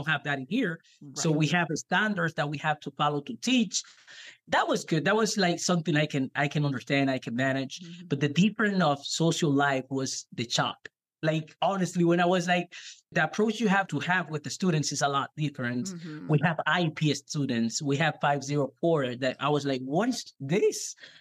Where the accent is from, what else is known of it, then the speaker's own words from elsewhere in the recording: Dominican Republic; English is a second language; moved away as an adult; now in United States; I came from Dominican Republic, totally different weather, different people, different social life. And it's been a lot challenging for me to adjust to USA culture